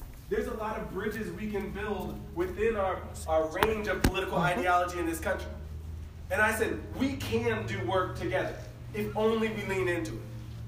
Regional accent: Virginia, United States; So she's from Appomattox. I'm from Spotsylvania. We said, we're coming back to the part of this country, the part of this commonwealth that we call home.

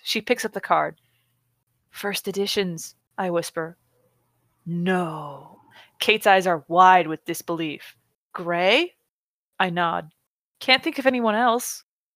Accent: California, United States; accent: Californian; Watch my Californian accent mangle the shit out of that name.

